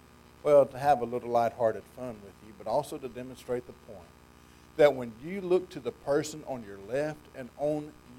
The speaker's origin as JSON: {"language": "English", "region": "Mississippi", "country": "United States", "said": "I'm from Mississippi, and I know what Multnomah means."}